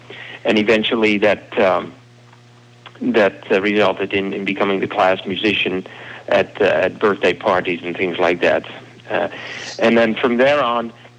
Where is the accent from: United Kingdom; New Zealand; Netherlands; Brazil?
Netherlands; English is a second language; moved away as an adult; now in United States; left my home country, the Netherlands, same as your home country, for America. And so when I was 30, I started on a whole new path.